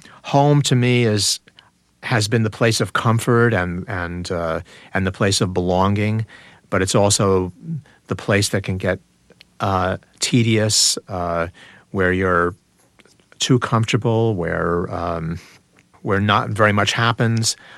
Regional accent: United States; the fact that I am an American, that when I was in China, I left China 18 years ago

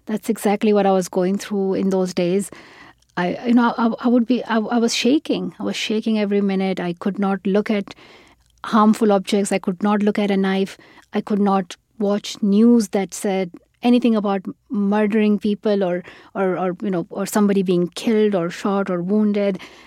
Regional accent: Pakistan; growing up in Pakistan, we had not heard about therapy and mental health

